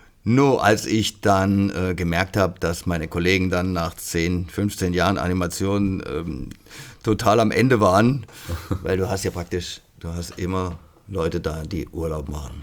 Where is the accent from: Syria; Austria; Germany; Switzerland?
Germany; Freiburg, Baden-Württemberg; ich bin 61 geboren in Freiburg. Habe auch dort sehr lange gelebt und bin immer noch gerne in der Stadt. Habe die Stadt auch als Jugendlicher und Kind als sehr frei und international erlebt.